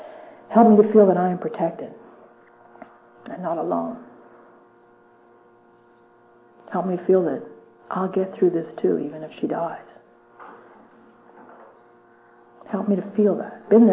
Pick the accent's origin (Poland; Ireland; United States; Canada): Ireland; The minute I say, help me, this is as humble as I'm ever going to be. I'm Irish. It takes a lot to say, help me.